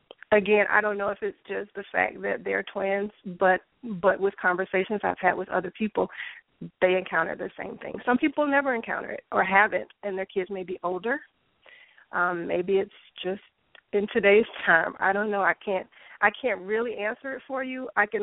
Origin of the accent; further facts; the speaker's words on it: Jacksonville, Florida, United States; moved away as an adult; now in San Diego, United States; Well, I am actually from Florida, Jacksonville, which is North Florida. I've only been in San Diego for a year.